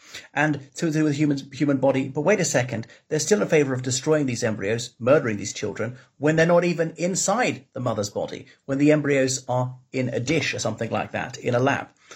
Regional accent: Ireland; from Ireland.

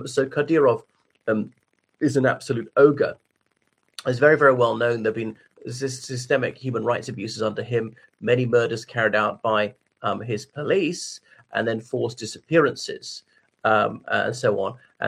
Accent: Ireland; from Ireland.

